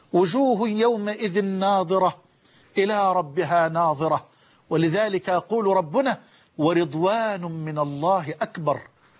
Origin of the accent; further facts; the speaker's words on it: Egypt; يمكن حتى مش لاقي عجلة عندنا في مصر